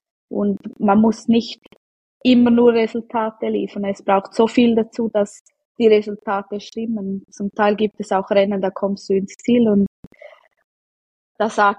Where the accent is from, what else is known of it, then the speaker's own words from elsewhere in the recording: Switzerland; ich komme aus der Schweiz